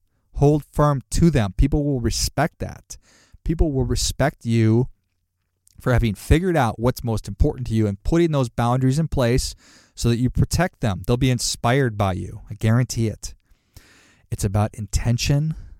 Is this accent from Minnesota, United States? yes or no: yes; Duluth, Minnesota, United States; I grew up in Duluth, Minnesota, and our joke was, there's two seasons in Duluth, right?